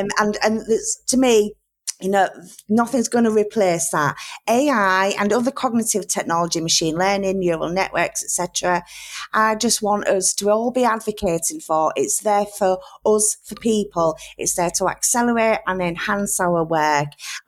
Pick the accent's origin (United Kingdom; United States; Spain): United Kingdom; Yorkshire and the Humber; accent: Yorkshire; I'm in Yorkshire, in England, in my very Yorkshire accent, which is not that great for podcasts, but we'll see how we go.